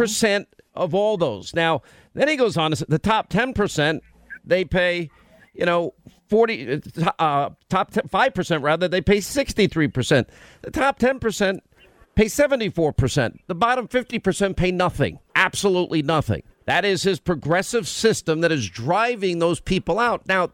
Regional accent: New York, United States; And, you know, I was raised in New York.

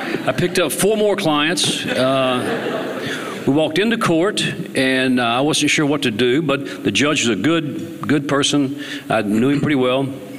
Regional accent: Tennessee, United States; So I went to law school and finished at Ole Miss, and went back to my hometown outside of Memphis, and hung out my shingle and declared my own law firm.

